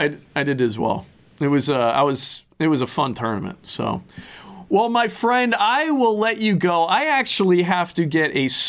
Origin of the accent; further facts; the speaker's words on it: Minnesota, United States; technically at 32, you learn this stuff as a Minnesotan.